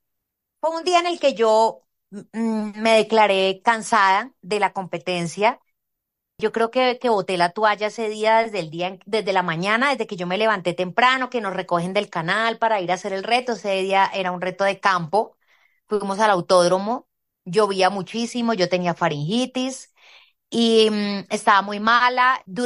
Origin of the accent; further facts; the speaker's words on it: Villavicencio, Meta, Colombia; de un plato como me lo servirían en mi tierra, en Villavicencio